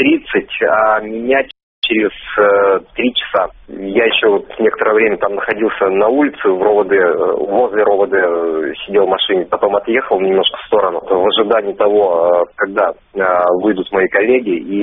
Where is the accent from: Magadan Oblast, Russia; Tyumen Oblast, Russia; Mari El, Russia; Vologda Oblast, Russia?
Mari El, Russia; У себя в республике я из Мариэл.